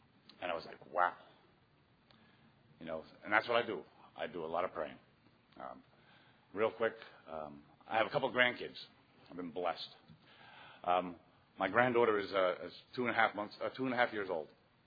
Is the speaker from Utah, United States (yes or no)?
no; New Jersey, United States; I am from Northern New Jersey, Area 44.